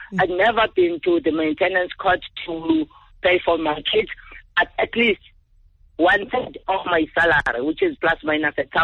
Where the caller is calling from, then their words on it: Western Cape, South Africa; from Southern Cape.